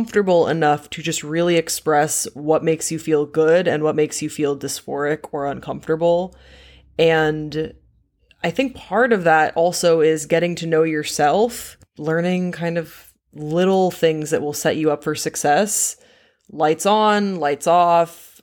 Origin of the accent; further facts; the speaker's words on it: Belgium; I grew up in Belgium.